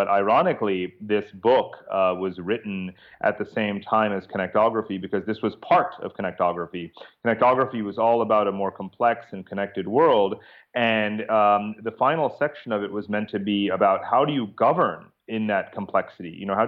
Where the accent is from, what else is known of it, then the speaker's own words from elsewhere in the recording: Chappaqua, New York, United States; now in Singapore; I'm actually from Chappaqua, New York